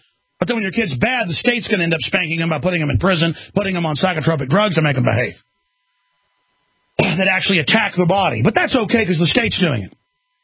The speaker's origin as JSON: {"language": "English", "town": "Dallas", "region": "Texas", "country": "United States", "tie": "born or raised there"}